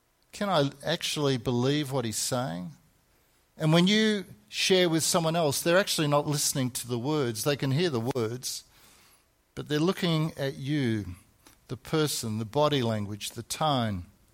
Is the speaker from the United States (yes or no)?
no; Perth, Western Australia, Australia; Growing up in Perth in the 60s